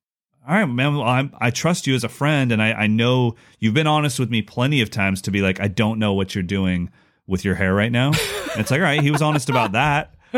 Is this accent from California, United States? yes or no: yes; California, United States; Just want to give you a heads up. I'm a Californian Caucasian who's never been to Brazil.